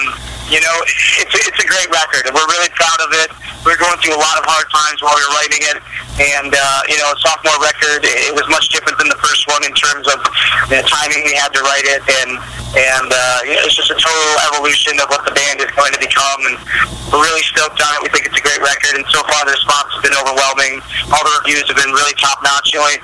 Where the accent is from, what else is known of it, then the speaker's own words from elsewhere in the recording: Wisconsin, United States; and we're from Wisconsin. So our Green Bay Packers are in it, and we're kind of bitter that we're not in America for it.